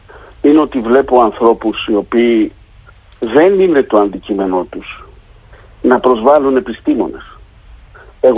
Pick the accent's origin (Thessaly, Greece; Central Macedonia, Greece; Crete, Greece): Crete, Greece; Heraklion; Έχω την αίσθηση ότι ειδικά στο Ηράκλειο, στην πόλη μου